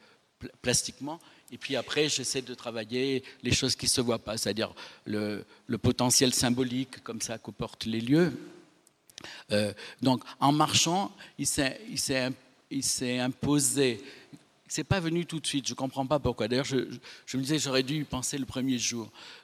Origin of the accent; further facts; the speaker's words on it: Nice, Provence-Alpes-Côte d'Azur, France; Moi, je suis niçois, et donc je pensais aller en Grèce un peu bêtement